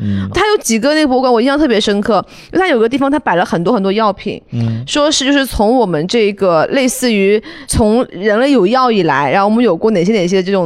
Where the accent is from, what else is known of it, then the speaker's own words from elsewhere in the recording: China; 他看出来我是个中国人。